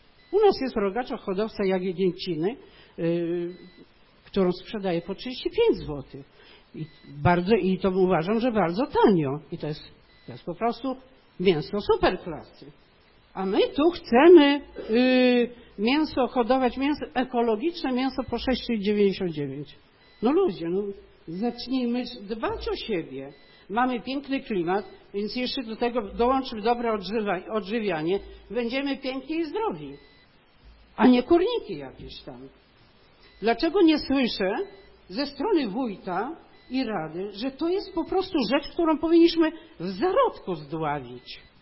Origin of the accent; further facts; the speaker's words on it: Mikulicze, Podlaskie Voivodeship, Poland; Ja oczywiście nie mieszkałam tu cały czas, chociaż jestem stąd. Jestem z Mikulicz rodem. Wiele lat mieszkałam poza Mikuliczami, teraz znowu wróciłam tu